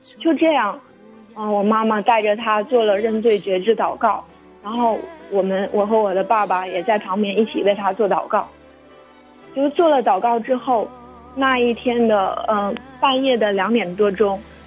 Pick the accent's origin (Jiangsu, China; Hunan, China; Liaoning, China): Liaoning, China; 大家好，我是辽宁的